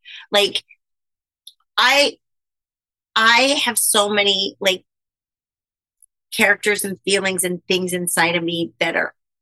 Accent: Queens, New York, United States; So, of course, I'm from Queens, but still.

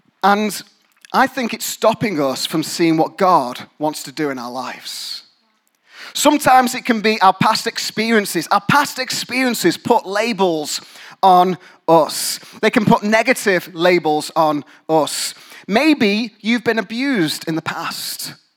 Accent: England, United Kingdom; I'm English, it's what we have for breakfast a lot of the time.

